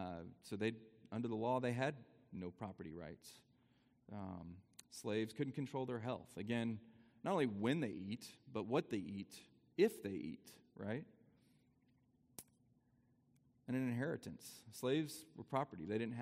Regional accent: United States; it's hard as an American, as a free man, to really consider what it would be like to be a slave

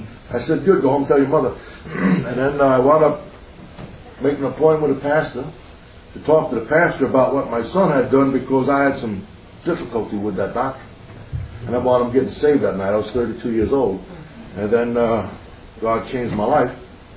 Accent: Valley Stream, New York, United States; I grew up in Valley Stream. And went to South High School, graduated 1963.

